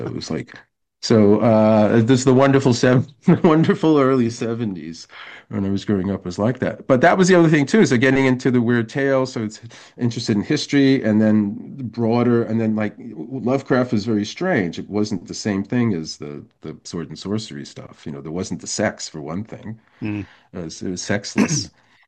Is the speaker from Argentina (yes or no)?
no; United States; at least for myself growing up in the States in the 60s, was popular culture of the 40s or the 30s or 40s.